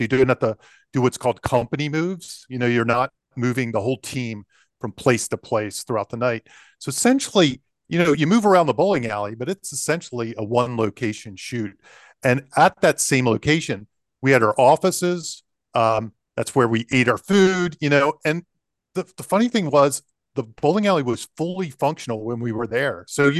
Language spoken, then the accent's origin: English; Catonsville, Maryland, United States; So I grew up in Catonsville and there was a lot of bowling in Catonsville when I was a kid.